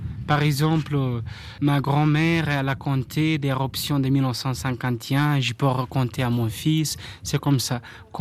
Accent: Chã das Caldeiras, Fogo, Cape Verde; French is a second language; Je suis né ici à Chandas Calderas. J'ai grandi ici. J'habite là.

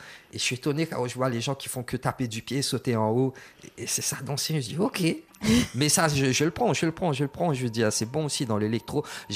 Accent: Réunion, France; Parce qu'on est réunionnais, on sait comment danser.

